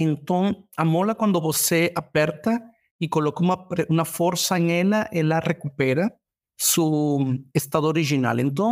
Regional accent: Venezuela; Portuguese is a second language; now in Miami, United States; Sou venezuelano, moro em Miami, em Estados Unidos. Tenho 13 anos morando em Estados Unidos.

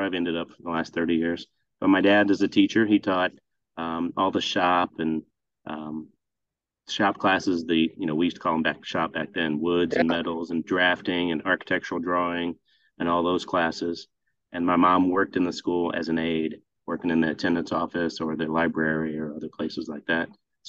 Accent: Fort Wayne, Indiana, United States; I'm from Fort Wayne, Indiana, and I went to Southside High School, which is a public school in Fort Wayne.

